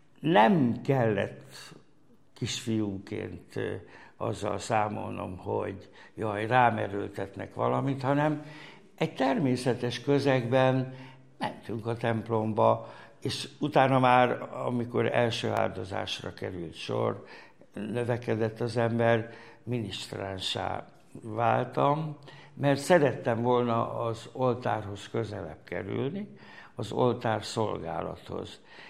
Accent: Szikszó, Borsod-Abaúj-Zemplén, Hungary; moved away as an adult; Szikszó, ahol születtem és nevelkedtem hosszú ideig, hát 21 éves koromig, Abaúj vármegye

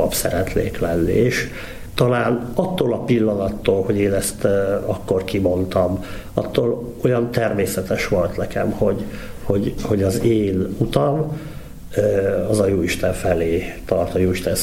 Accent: Szombathely, Vas, Hungary; born there; 1973-ban születtem Szombathelyen.

